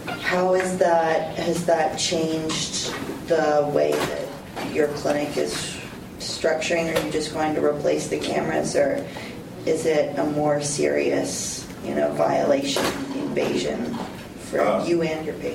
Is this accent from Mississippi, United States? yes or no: yes; Hattiesburg, Mississippi, United States; I grew up in Hattiesburg, and so I know kind of what it's like to be a pro-choice feminist in Mississippi.